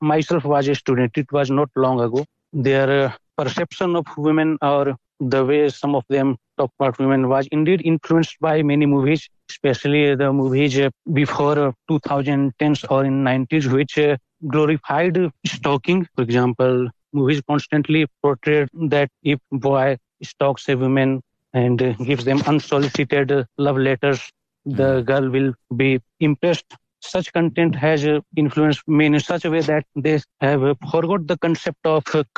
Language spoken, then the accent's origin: English; Jharkhand, India; My home state, Jharkhand